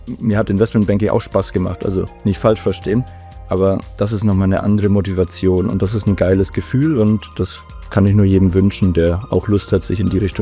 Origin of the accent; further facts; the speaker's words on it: Bavaria, Germany; now in Essen, Germany; mich hat's ja sozusagen aus meiner alten Heimat von der Weißwurstseite von Deutschland jetzt auf die Currywurstseite von Deutschland nach Essen verschlagen